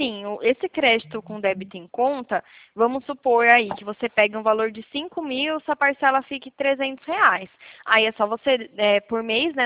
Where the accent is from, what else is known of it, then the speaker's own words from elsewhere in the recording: Bauru, São Paulo, Brazil; eu sou daqui de Bauru